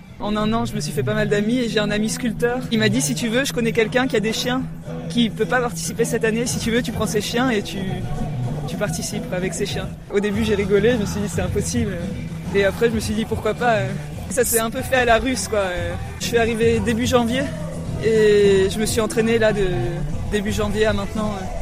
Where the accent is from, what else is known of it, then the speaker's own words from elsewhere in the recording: Marseille, Provence-Alpes-Côte d'Azur, France; j'ai 30 ans et je viens de Marseille.